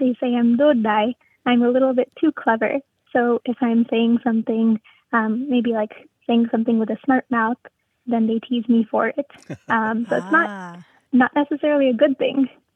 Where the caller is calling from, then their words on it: San Diego, California, United States; first language Gujarati; English is a second language; Hi, this is … I'm calling from San Diego.